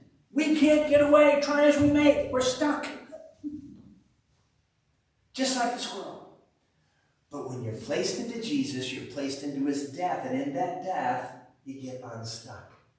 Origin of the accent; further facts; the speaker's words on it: United States; Now, forgive me, I'm an American, so we have a different mindset, so please just give me a little rope here.